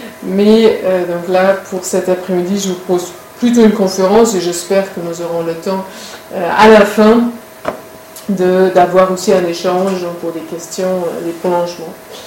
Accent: Cologne, North Rhine-Westphalia, Germany; French is a second language; Je suis née à Cologne, en Allemagne, j'ai grandi là-bas, donc avec la chance en fait de grandir dans une famille chrétienne où la foi donc faisait partie simplement de la vie quotidienne

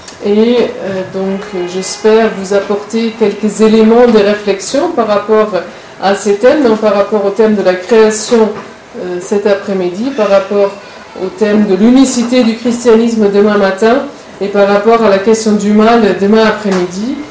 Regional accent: Cologne, North Rhine-Westphalia, Germany; French is a second language; Je suis née à Cologne, en Allemagne, j'ai grandi là-bas, donc avec la chance en fait de grandir dans une famille chrétienne où la foi donc faisait partie simplement de la vie quotidienne

